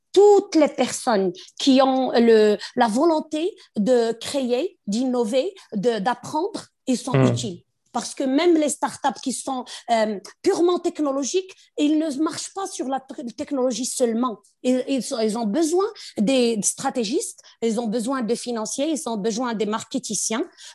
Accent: Morocco; Moi, je suis originaire du Maroc, c'est de l'Afrique

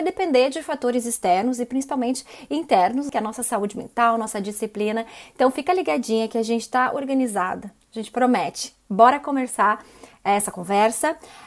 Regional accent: Brazil; E aí, como boa brasileira, né?

